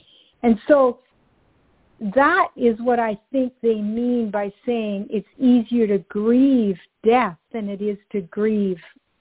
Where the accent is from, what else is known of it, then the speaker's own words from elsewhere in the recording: Canada; Of course, being Canadian, that's very attractive because Christmas time around here is cold and wet.